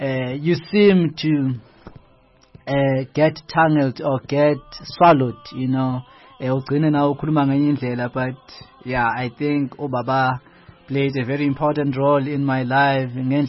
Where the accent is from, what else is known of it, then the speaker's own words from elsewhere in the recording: Alexandra, Gauteng, South Africa; Esikhathi esiningi I've spent my time, my life, Alexandra. You would say I was born and bred in Alexandra Township, corner Patlamaro Seshe Otale.